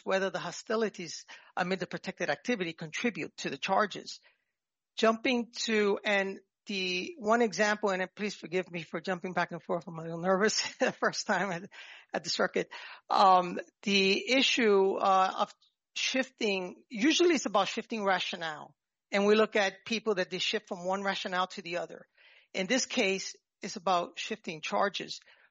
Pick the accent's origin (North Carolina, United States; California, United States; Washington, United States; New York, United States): New York, United States; accent: New York; And I excuse my New York accent.